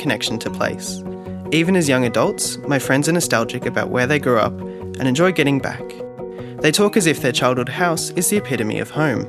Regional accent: Wellington, New South Wales, Australia; I'm from Wellington, New South Wales. My father's side, like many other Wellington families, have lived in the area for generations.

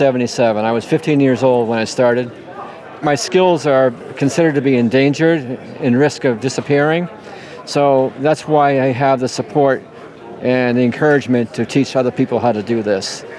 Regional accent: New England, United States; Me being an American, my influence being from New England

